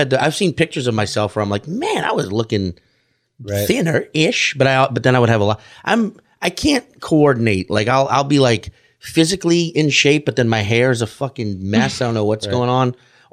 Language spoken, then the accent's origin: English; Chalmette, Louisiana, United States; also born or lived in Slidell; I was born in Slidell, Louisiana. I grew up in Chalmette, Louisiana.